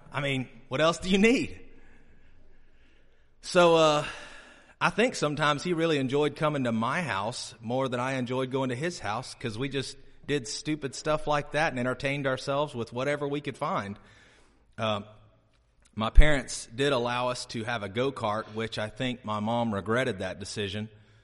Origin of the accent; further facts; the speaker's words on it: Huntsville, Alabama, United States; I grew up mostly in Huntsville, Alabama, around that area.